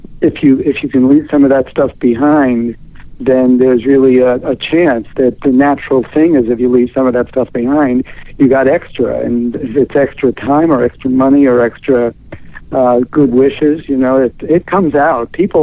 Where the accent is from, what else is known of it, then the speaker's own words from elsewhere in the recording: New York City, New York, United States; moved away as an adult; Well, I grew up in New York City, and that's where I graduated from. New York City, streets of New York City was my education, and I lived there for 25 years. And then I moved to the West Coast from there.